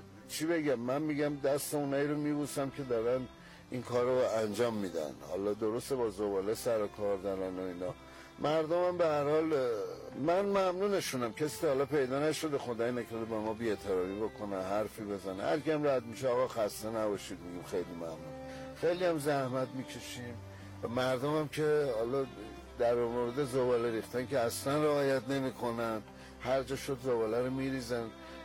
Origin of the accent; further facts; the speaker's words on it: Firuzkuh, Tehran Province, Iran; سمت فیروزکو